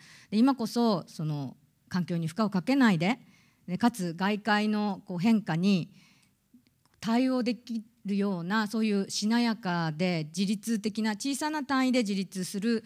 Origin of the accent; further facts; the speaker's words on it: Kanto, Japan; born there; moved away as an adult; now in Sapporo, Japan; 私は実は関東の生まれで19の時に札幌に来てそれ以来札幌のを中心にあちこち、移動して、まあ、海外を含めて、いろんな文化を体験してるんですけれども